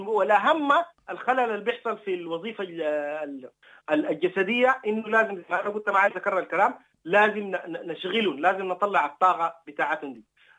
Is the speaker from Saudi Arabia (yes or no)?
no; Sudan